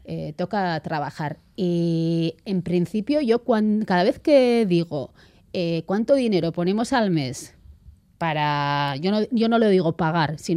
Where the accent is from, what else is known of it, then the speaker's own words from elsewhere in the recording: Beasain, Basque Country, Spain; yo soy de Beasain. Mi aita es de un Baserri